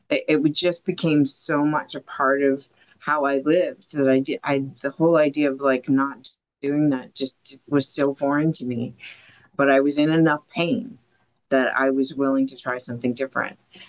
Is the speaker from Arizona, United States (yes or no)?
yes; Arizona, United States; I grew up in Arizona, we drove up to Phoenix, a nearby town